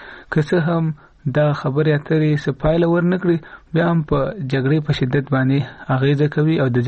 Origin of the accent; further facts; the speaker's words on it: Kunar, Afghanistan; او زه د کونړ ولایت اوسیدونکی یم.